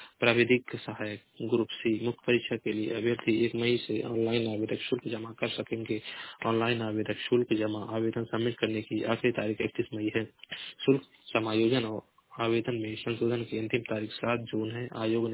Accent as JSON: {"language": "Hindi", "town": "Maharajganj", "region": "Uttar Pradesh", "country": "India", "said": "मैं जिला महाराजगंज का निवासी हूँ।"}